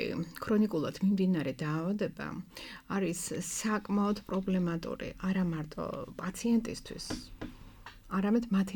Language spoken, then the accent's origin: Georgian; Batumi, Adjara, Georgia; აი თქვენ ალბათ ყველანი ბათუმელები ვართ